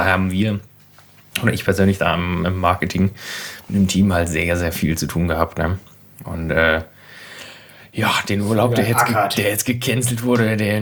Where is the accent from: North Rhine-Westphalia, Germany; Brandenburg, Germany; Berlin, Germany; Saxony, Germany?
Berlin, Germany; Ja, okay, ich gebe es zu, ich komme aus Berlin.